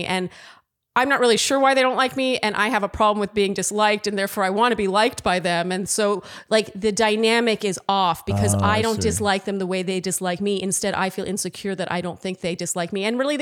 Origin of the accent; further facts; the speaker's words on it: Canada; maybe I'm too Canadian